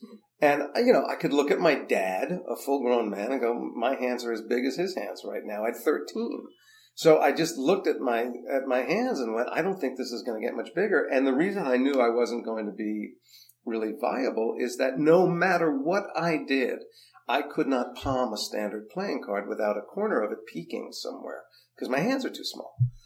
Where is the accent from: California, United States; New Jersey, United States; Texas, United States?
New Jersey, United States; I grew up in Jersey, and I started really going to New York to see theater when I was 12.